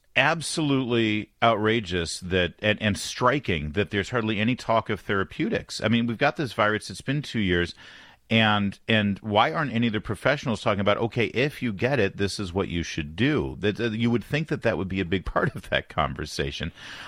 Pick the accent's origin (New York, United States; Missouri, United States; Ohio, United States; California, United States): California, United States; Newport Beach; because I grew up in Newport. That's where I went to high school at Corona Del Mar.